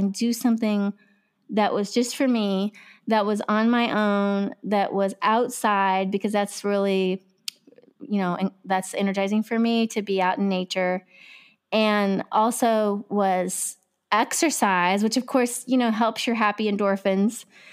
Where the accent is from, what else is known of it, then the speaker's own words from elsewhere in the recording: Missouri, United States; It was just like I grew up in Missouri, in the middle of Missouri in the 1980s